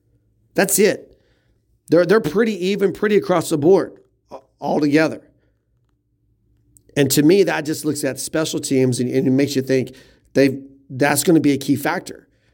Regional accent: Oklahoma, United States; accent: Oklahoma; there's my Oklahoma accent coming out.

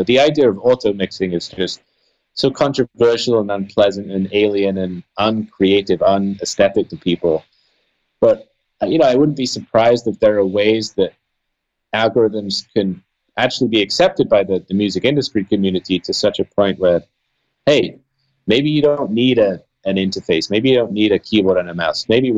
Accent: London, United Kingdom; I grew up in London, sort of fully immersed in, you know, just playing music.

